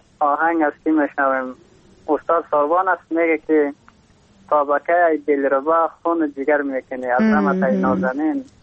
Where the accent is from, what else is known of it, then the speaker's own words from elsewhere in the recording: Takhar, Afghanistan; از باستان تخار، امرای خوارک خودم